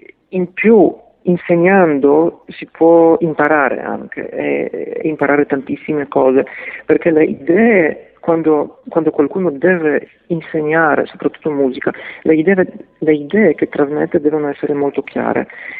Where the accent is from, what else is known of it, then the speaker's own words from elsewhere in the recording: Poland; io sono cresciuto in Polonia